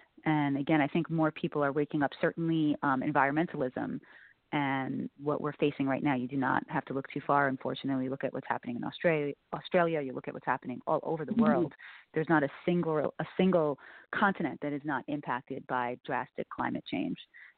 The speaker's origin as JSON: {"language": "English", "town": "New York City", "region": "New York", "country": "United States", "tie": "born or raised there", "said": "parents are immigrants, so I grew up with loving food, always eating different kinds of foods, and I grew up in New York City, so exposed to many different cultures."}